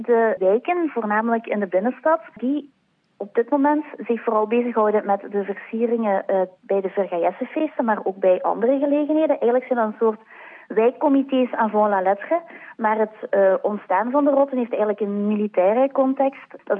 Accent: Hasselt, Flanders, Belgium; born there; Ik ben geen geboren en getogen Hasselaar, wel geboren, zoals veel mensen van mijn generatie.

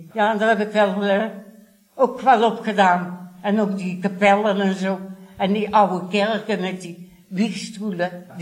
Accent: Breda, North Brabant, Netherlands; now in Baarle-Hertog, Belgium; Ik ben origineel van Breda.

